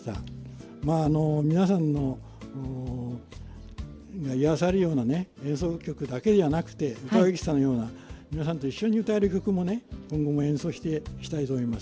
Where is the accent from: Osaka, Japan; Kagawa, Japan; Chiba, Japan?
Chiba, Japan; Kimitsu; also born or lived in Ibaraki; 生まれはちょっとね茨城県だったんですけどね、はい、もうほとんどこちらに来てました。